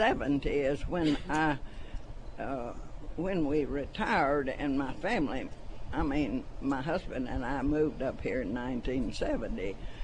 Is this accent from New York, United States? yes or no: no; Conway, Arkansas, United States; Oh, no. I was raised in Conway.